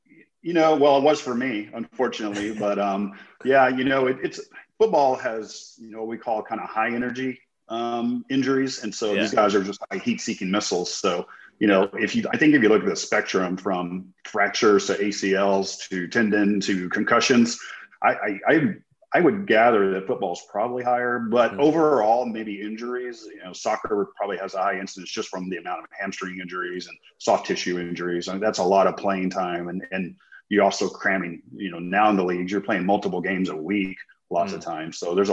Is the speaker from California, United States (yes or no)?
no; Texas, United States; but I'm from Texas and I grew up in West Texas.